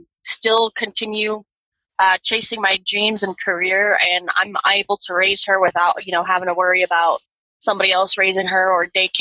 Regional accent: Florida, United States; I'm from Florida, so we don't really have mountains or snow, so it got really boring.

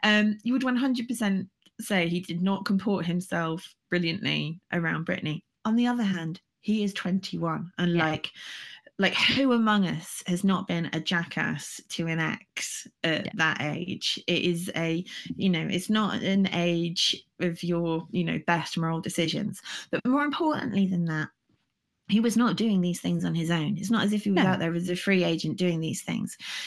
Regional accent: United Kingdom; especially as a Brit

